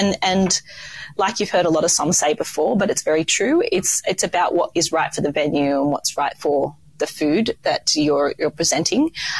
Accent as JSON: {"language": "English", "town": "Sydney", "region": "New South Wales", "country": "Australia", "tie": "born or raised there", "said": "Oh, I didn't know there were such good restaurants in Sydney, like for my hometown. And then I just got that call to home, as we do, back to our beaches and back to the warm environment of Australia."}